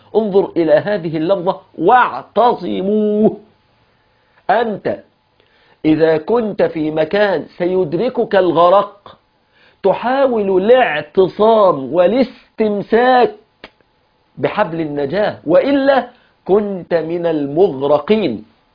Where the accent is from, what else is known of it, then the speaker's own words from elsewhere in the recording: Egypt; هذا هو المثل الشعبي الشهير عندنا في مصر